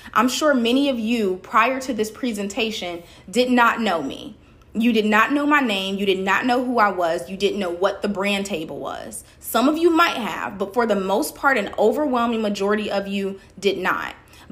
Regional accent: Chicago, Illinois, United States; now in Atlanta, United States; For those of you that don't know me, I'm originally from Chicago, went over to Indiana University for school, and then I came down here to Atlanta once I started my full-time job.

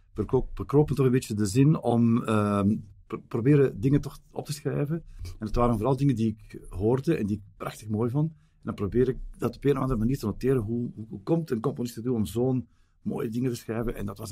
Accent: Flanders, Belgium; Toen heb ik wel, bij ons in Vlaanderen zeggen ze, ik heb toen zwarte sneeuw gezien.

